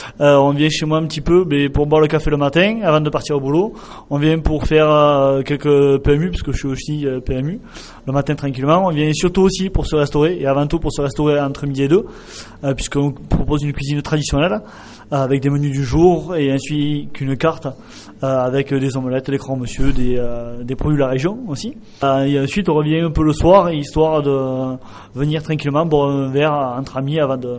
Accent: Balsac, Occitanie, France; now in Sébazac-Concourès, France; Non, je suis pas un Sébazacois, je suis un Balsacois. Je viens de Balsac.

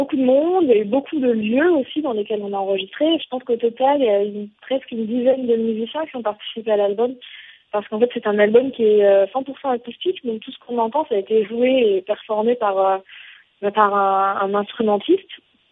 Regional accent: Provence-Alpes-Côte d'Azur, France; moi je suis originaire du Var et je suis retournée dans le conservatoire dans lequel j'ai appris la musique et notamment le piano

